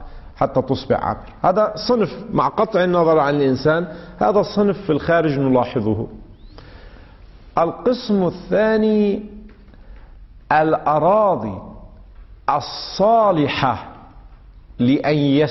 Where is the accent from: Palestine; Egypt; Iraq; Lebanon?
Lebanon; أما مثلا في مثل عندنا في لبنان في المناطق الجبلية